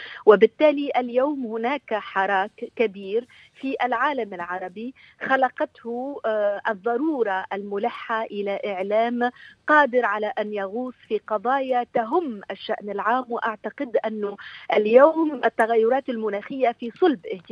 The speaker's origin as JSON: {"language": "Arabic", "country": "Tunisia", "said": "من تونس، وأنا باعثة لمنصة إعلامية متخصصة في مجال البيئة"}